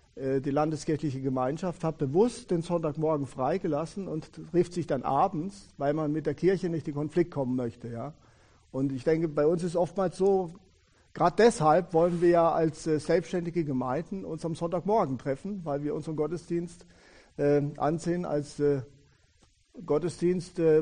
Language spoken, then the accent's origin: German; Baden-Württemberg, Germany; born there; Ich bin geboren in Süddeutschland, im Landkreis Lörrach, ganz Südwestecke, bin in einem Elternhaus groß geworden. Meine Eltern waren in der evangelischen Kirche